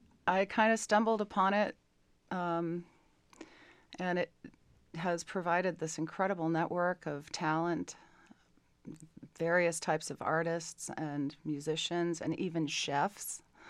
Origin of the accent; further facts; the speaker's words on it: Boston, Massachusetts, United States; also born or lived in California; now in Longmont, United States; I live in Longmont. I've been here for 19 months, and I was in California for 23 years, but I was raised in the Boston area.